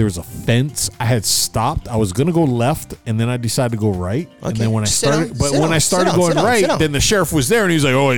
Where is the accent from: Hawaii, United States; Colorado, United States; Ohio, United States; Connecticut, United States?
Hawaii, United States; No, I'm Hawaiian.